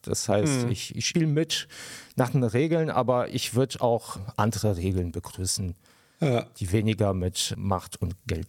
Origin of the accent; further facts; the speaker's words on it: Poland; now in Germany; Ich bin in Polen geboren worden, dann kamen wir nach Deutschland.